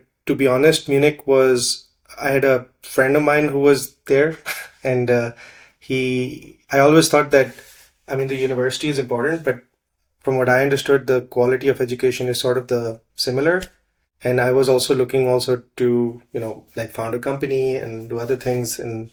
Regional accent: Lahore, Punjab, Pakistan; English is a second language; moved away as an adult; I come from Pakistan, as you said, from Lahore, which is one of the biggest cities.

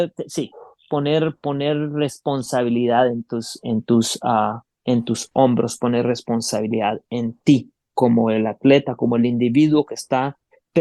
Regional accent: Guatemala; now in United States; cuando yo vine de Guatemala, yo me di cuenta acá en los Estados Unidos

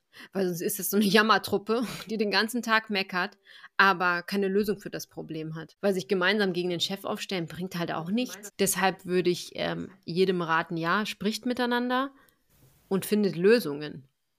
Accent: Germany; born there; also born or lived in Düsseldorf; now in Freiburg, Germany; Ich bin in diesem Land geboren.

